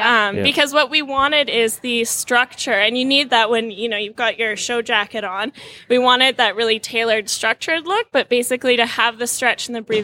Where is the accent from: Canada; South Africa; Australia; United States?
Canada; Vancouver, British Columbia; We're from Vancouver, Canada.